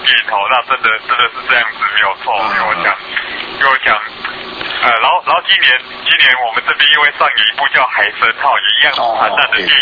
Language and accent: Chinese; Taiwan; 那我想，我们台湾人民是也要有一天也要装扮得体面